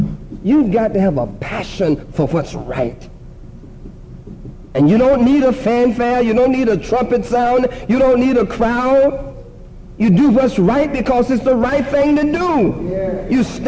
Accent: Suffolk, Virginia, United States; But I paid my dues as the local college president and chapter, my hometown in Suffolk.

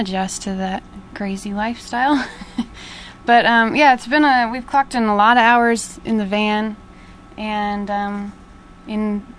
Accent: Idaho, United States; now in Boston, United States; Yeah, I'm from Idaho originally, and I've been living in Boston for about 5 years now

